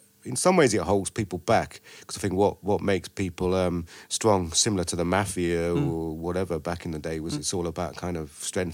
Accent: York, Yorkshire and the Humber, United Kingdom; I grew up in York. In the north, yeah.

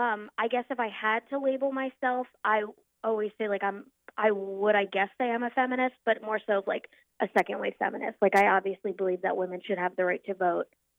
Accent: Norfolk, Virginia, United States; so I transferred to Old Dominion University, which is in my hometown of Norfolk, and I commute to school to finish out the rest of my bachelor's.

